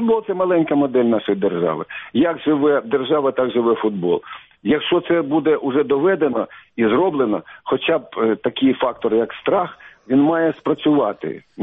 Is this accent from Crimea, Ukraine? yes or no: no; Kyiv, Ukraine; Хоча це мій клуб, я киянин.